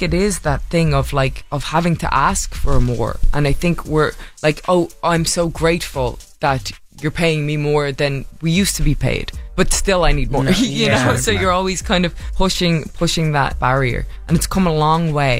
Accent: Ireland; now in United States; And so I am so proud to be Irish. I am so proud of my heritage and everything that comes along with being Irish

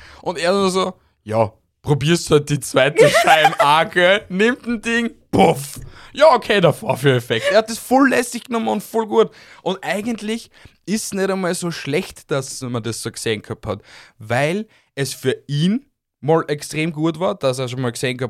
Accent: Austria; aber es gibt sicher in Amerika mehr Orten, dass du einen Menschen irgendwie verschwinden lässt, als bei uns in Österreich

